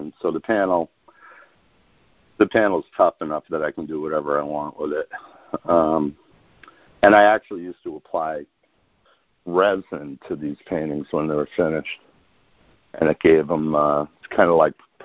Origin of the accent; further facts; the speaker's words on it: New Hampshire, United States; I grew up on the New Hampshire seacoast, and it was very. It was a lonely kind of place to be, you know.